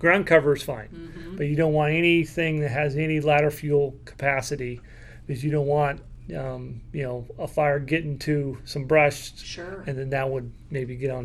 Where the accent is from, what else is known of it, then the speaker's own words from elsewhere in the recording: West Point, California, United States; I grew up in District 2 around West Point.